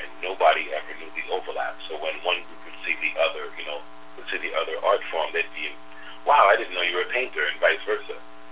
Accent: Connecticut, United States; And they hired me because I'm from Connecticut, and I think one of the organizers of the program is from Connecticut.

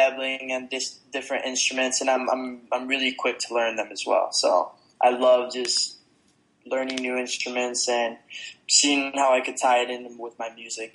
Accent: Chicago, Illinois, United States; also born or lived in Paris, France; I was born in Paris, and I was raised there till I was about 6 years old. And we moved back to Chicago, which is where my mother's from.

